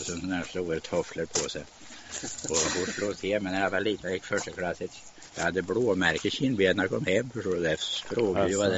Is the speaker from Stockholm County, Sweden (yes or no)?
no; Vårdnäs, Östergötland, Sweden; born there; Jag är född i Vårdnäs i Kustbyholm.